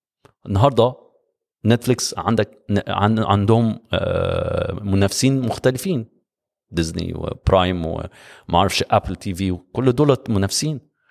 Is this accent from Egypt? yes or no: yes; Egypt; الشركات اللي انت بتشوفها وعندنا في مصر كتير